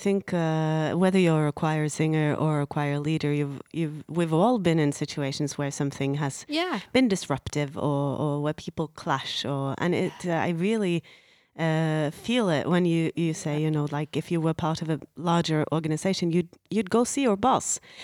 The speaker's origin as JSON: {"language": "English", "country": "Norway", "second_language": "English", "said": "And since I'm from Norway, I've never heard this expression used in relation to choirs."}